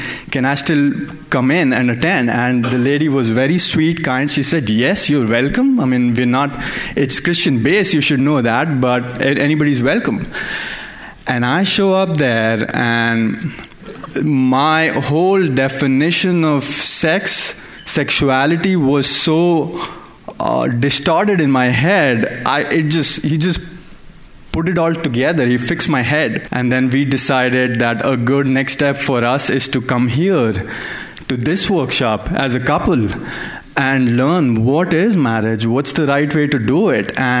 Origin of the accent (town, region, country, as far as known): India; born or raised there; English is a second language